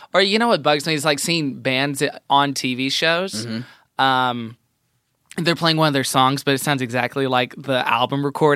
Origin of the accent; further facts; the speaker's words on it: Houston, Texas, United States; Houston. Shout out to Houston.